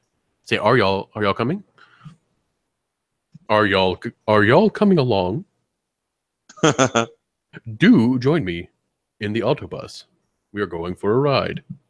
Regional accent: the South, United States; I just did it, and I'm from the South.

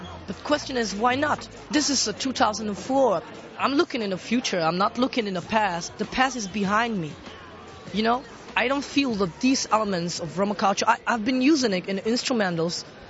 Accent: Czechia; English is a second language; I have forgotten all, you know, Roma language. It is not, you know, I was growing up in Czech streets with Czech people. So I've been spoken Czech all the time. I know words. I understand some, you know, pieces of language, but I don't get all language.

